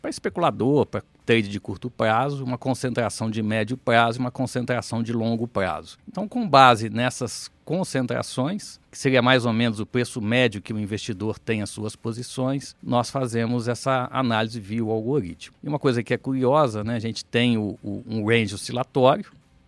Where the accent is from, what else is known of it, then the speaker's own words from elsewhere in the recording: Minas Gerais, Brazil; accent: mineiro; moved away as an adult; now in São Paulo, Brazil; eu estou aqui há 17 anos em São Paulo, pelo meu sotaque eu sou mineiro, né? Então eu fiquei primeiro 14 anos trabalhando em empresas em Minas